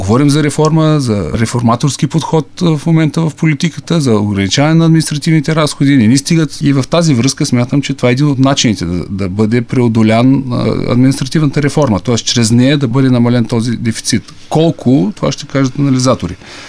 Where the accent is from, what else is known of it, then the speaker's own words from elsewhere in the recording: Plovdiv, Plovdiv Province, Bulgaria; Аз като пловдивчанин смятам